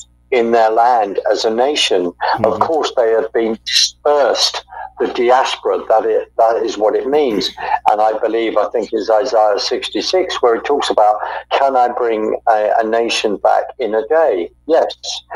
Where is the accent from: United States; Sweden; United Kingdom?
United Kingdom; we also, as the British, played both sides.